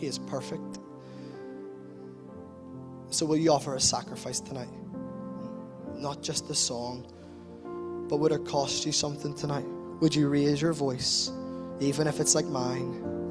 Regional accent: Northern Ireland, United Kingdom; accent: Belfast; now you have to try and say it in my accent, and you all hear them saying the Belfast accent.

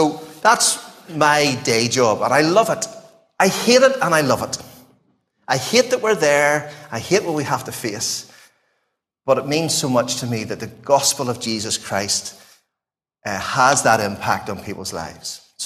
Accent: Belfast, Northern Ireland, United Kingdom; I grew up in East Belfast. I lived and grew up in a small working class area.

